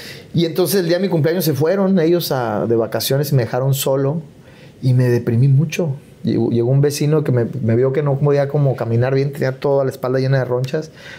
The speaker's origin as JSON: {"language": "Spanish", "region": "Chihuahua", "country": "Mexico", "moved": "yes", "lives_now": "Mexico City, Mexico", "said": "cuando yo me mudé de Chihuahua a la Ciudad de México, renté 2 cuartitos en la Nápoles"}